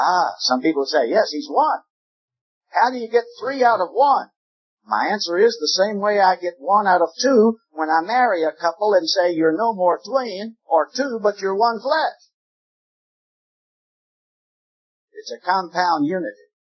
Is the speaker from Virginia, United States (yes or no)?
yes; Richmond, Virginia, United States; the latter part of 1954 in my hometown of Richmond, Virginia.